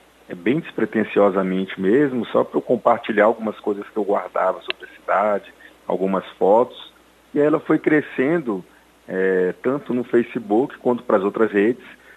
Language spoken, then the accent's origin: Portuguese; Brasília, Federal District, Brazil; born there; Não, nasci aqui no HSA, meu pai é militar, então eu nasci aqui, mas eu fui embora com 3 anos.